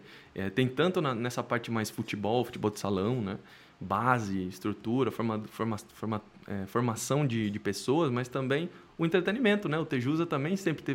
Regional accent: Blumenau, Santa Catarina, Brazil; also born or lived in São Paulo; Foi uma época que meu pai trabalhava em São Paulo e foi muito legal porque eu acho que eu morei 30 dias lá, foi um mês, né? Foi muito recém-nascido. De lá foi para Blumenau.

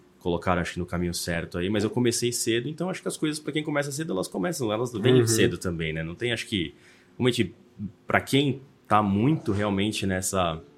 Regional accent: São Paulo, Brazil; now in Itu, Brazil; todo mundo me conhece aí … Tenho 37 anos de idade, sou de São Paulo, vim morar aqui em terras do interior recentemente, aí há um ano

